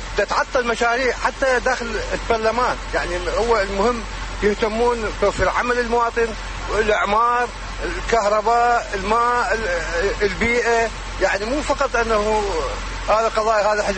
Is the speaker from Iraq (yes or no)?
yes; Baghdad, Baghdad Governorate, Iraq; يعني أنا من بغداد